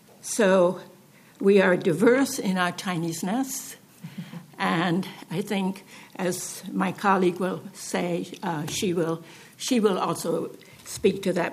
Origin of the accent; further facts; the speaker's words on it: Jamaica; I'm from Jamaica.